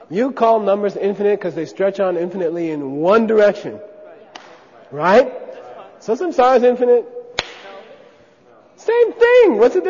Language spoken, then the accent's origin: English; United States; come on, I grew up in America.